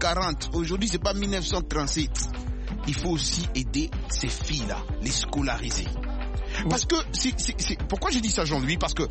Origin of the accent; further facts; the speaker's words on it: Abidjan, Côte d’Ivoire; Qui t'a dit que nous sommes français? Nous, on est d'ici à Abidjan.